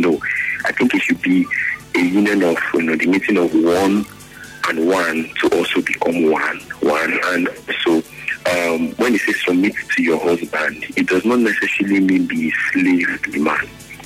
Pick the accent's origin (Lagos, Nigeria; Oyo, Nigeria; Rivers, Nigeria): Rivers, Nigeria; Port Harcourt; from Port Harcourt.